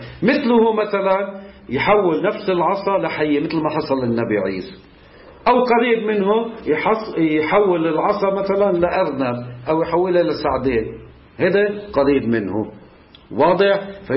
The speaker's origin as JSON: {"language": "Arabic", "country": "Lebanon", "said": "أحد الإخوان عندنا بلبنان ادعى بأنه نبي"}